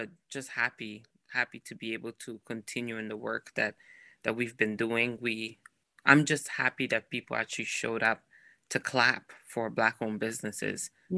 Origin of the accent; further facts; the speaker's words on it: Milan, Lombardy, Italy; also born or lived in Naples; now in United States; So I was born and raised in Italy. I was born in Napoli, south of Italy, and raised in the suburbs of Milan. My parents are originally from West Africa, Ghana, but, you know, all I know is Italy. So I always call myself an Afro-Italian, and now I'm proud American.